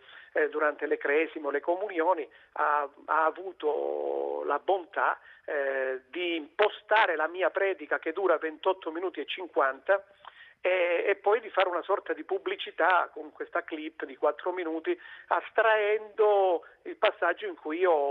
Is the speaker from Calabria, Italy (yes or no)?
yes; Isola di Capo Rizzuto, Calabria, Italy; now in Sicily, Italy; sono calabrese di Isola Capo Rizzuto, di Crotone, almeno una volta al mese vado a trovare i miei genitori, devo fare 5 ore di strada